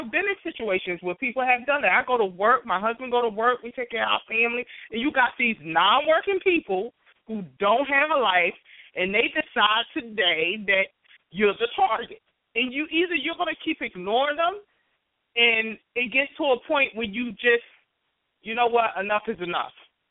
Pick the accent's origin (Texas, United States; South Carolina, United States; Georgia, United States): Georgia, United States; now in New York City, United States; I've been in New York City since 93. I'm from Georgia. I was born in Georgia. I was raised in Georgia.